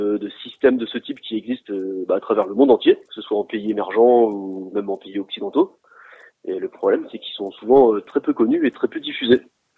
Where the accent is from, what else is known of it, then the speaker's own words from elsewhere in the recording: France; chez nous en France